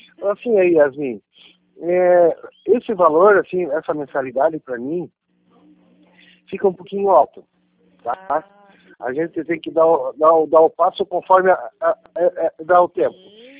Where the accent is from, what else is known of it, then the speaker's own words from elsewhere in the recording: Joinville, Santa Catarina, Brazil; born there; Eu sou brasileiro, uhum. E Joinville e Santa Catarina.